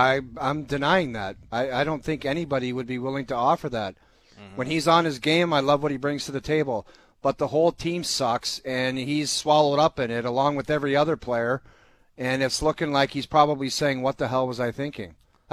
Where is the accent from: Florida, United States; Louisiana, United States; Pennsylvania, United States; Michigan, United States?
Pennsylvania, United States; Philadelphia; sniff around Philly and think about what's going on there. Because that's my hometown.